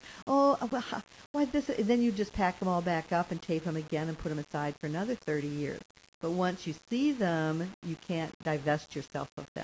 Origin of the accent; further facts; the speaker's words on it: Chicago, Illinois, United States; moved away as an adult; When my husband and I moved down here from Chicago, we came from the Chicago area originally